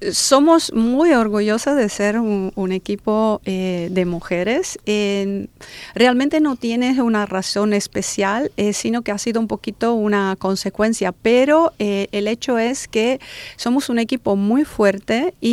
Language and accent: Spanish; Italy; Spanish is a second language; now in Alicante, Spain; tanto yo como mi socio somos los fundadores y somos italianos.